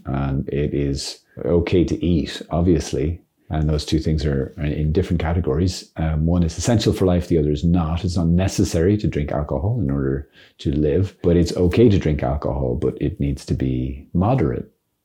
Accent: Ireland; As an Irishman, that's I can't possibly leave anything on my plate.

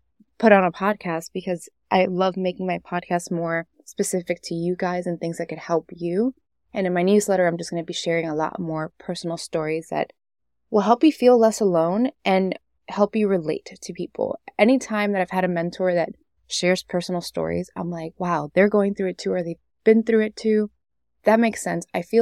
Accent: Miami, Florida, United States; And growing up in Miami, that was normal.

